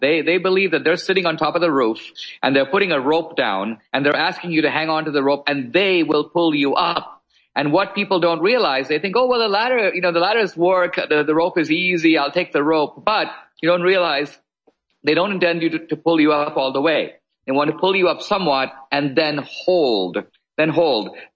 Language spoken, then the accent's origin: English; India; now in United States; I grew up in India. It's a country run by gangs, slumdog millionaire style. I came to America for something different.